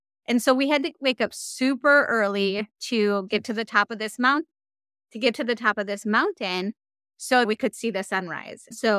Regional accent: Minnesota, United States; because I'm a freeze baby, even though I'm from Minnesota.

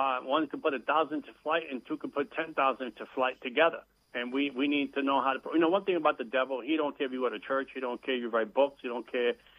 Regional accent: New York City, New York, United States; And I grew up in a bad neighborhood. I grew up in the South Bronx.

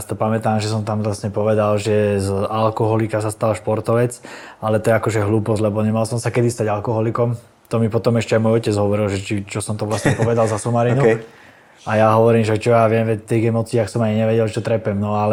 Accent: Senec, Bratislava Region, Slovakia; keďže sme vyrastali v Senci na jazerách

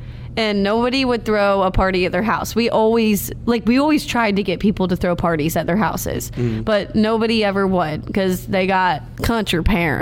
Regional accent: Gloucester, Virginia, United States; I am from a little town about an hour south of here called Gloucester, Virginia. And Gloucester is a little southern town.

